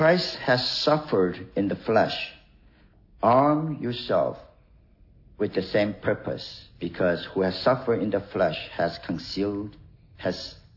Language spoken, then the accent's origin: English; South Korea; English is a second language; when I grew up in Korea, that's the one of the sports we all like. So it's very popular in Korea, South Korea.